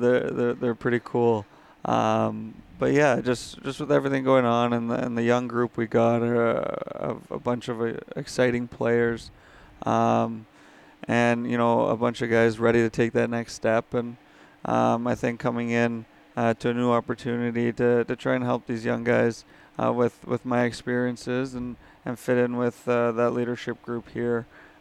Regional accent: St. Louis, Missouri, United States; that's kind of how I learned when I was younger and on that Stanley Cup team and growing up in St. Louis, you learn by seeing the older guys do it.

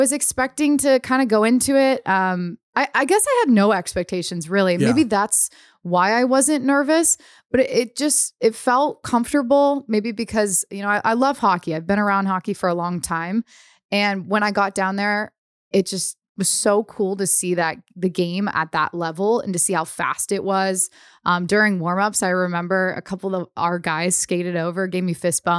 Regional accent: Ohio, United States; also born or lived in Pittsburgh, Pennsylvania; So I grew up in Ohio, born in Pittsburgh.

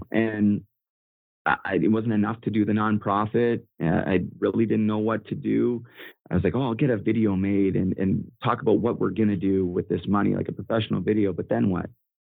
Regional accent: Port Coquitlam, British Columbia, Canada; He was a friend from my home. He's from Coquitlam. I'm from Port Coquitlam.

